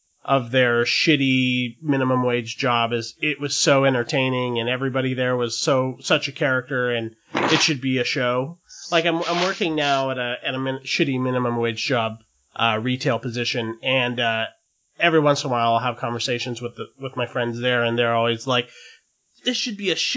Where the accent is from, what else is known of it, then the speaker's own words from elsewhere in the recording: Los Angeles, California, United States; from Los Angeles, California